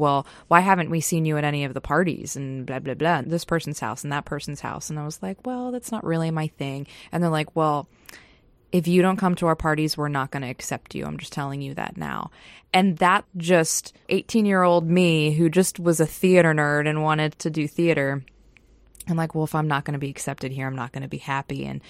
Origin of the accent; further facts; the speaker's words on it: Pennsylvania, United States; Hey, Panargil, Pennsylvania, or the foothills of the Poconos. So it's a little town on a hill.